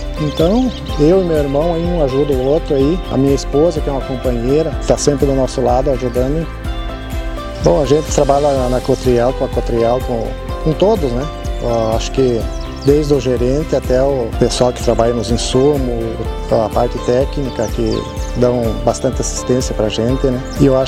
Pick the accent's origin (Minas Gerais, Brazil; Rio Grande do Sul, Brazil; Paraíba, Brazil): Rio Grande do Sul, Brazil; Arroio do Tigre; now in Tunas, Brazil; Sou natural do Arroio do Tigre, hoje resido em Tunas. A minha família já vem do meu pai há 40 anos, eu sou há 22 anos.